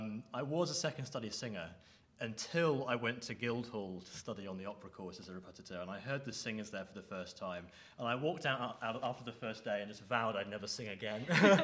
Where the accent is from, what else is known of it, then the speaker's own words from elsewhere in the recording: South West England, United Kingdom; now in Scotland, United Kingdom; I'm the Scottish Opera Emerging Artist Repetiteur, 22 years old, and I come from Devon. So I've just moved to Scotland from the south.